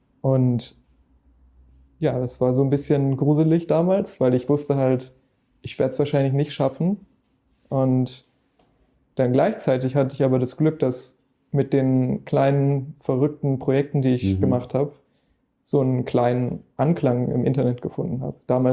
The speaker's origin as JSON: {"language": "German", "region": "Hamburg", "country": "Germany", "said": "Ich komme aus Eimsbüttel, ja, hier in Hamburg."}